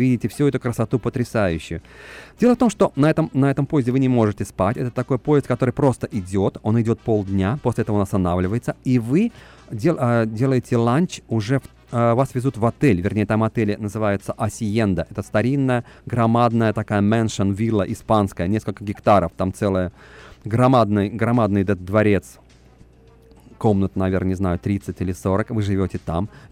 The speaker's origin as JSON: {"language": "Russian", "country": "Russia", "said": "Когда они узнали, что я вообще родом из России, они очень обрадовались"}